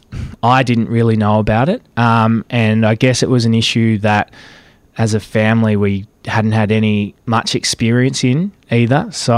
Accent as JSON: {"language": "English", "town": "Casterton", "region": "Victoria", "country": "Australia", "tie": "born or raised there", "lives_now": "Melbourne, Australia", "said": "I grew up in Casterton, some 400 kilometres from Melbourne, and I'll openly say I did not know a gay person growing up, not until I left high school and came to Melbourne."}